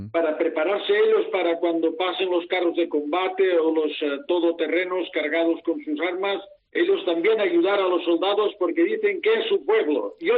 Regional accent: Valencian Community, Spain; Vale, yo quiero informar no solo a Valencia, a mi tierra, en Madrid, a toda España, y a toda Europa y a todo el mundo.

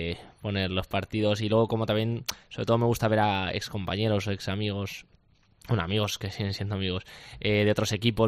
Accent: Aragon, Spain; maño, y al final creo que eso lo llevamos nada más nacer, es algo que se nos pone ahí inculcado, sí.

